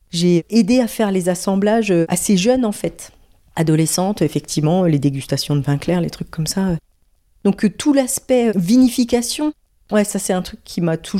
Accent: Avize, Grand Est, France; J'ai grandi ici, j'ai grandi à Avize. Je suis allée à l'école à Avize, je suis allée au collège à Avize, je suis allée au lycée à Épernay, je suis allée à la fac à Reims.

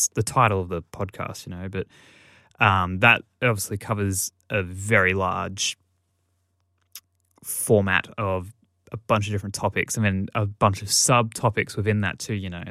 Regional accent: Australia; as an Australian

